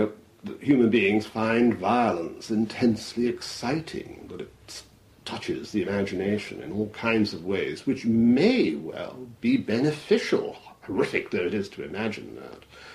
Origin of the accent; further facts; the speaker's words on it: Shanghai, China; moved away; And I was brought up in Shanghai, which was an American zone of influence